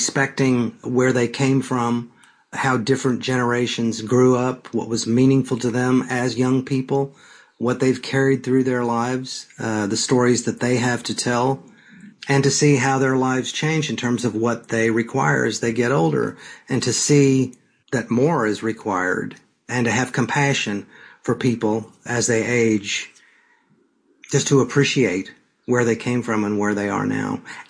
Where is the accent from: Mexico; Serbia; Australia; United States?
United States; Texas; I grew up in Texas, but I always looked forward to our summer visits back.